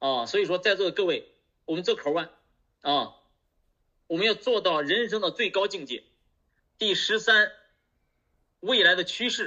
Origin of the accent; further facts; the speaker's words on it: China; 我们中国人很聪明啊